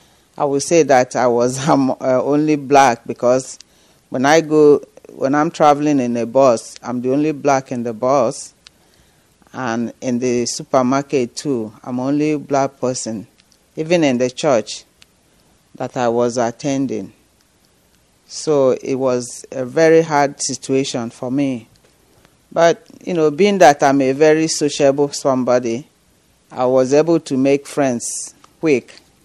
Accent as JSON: {"language": "English", "country": "Nigeria", "moved": "as an adult", "lives_now": "Canada", "said": "I came from Nigeria about 20 years ago. I have 3 kids who are now grown. When I came to Canada, you know, I came without my children."}